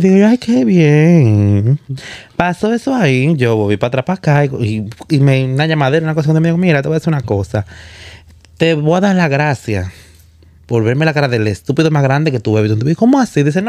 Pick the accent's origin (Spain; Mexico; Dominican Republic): Dominican Republic; no le gusta que hablemos como lo que somos dominicanos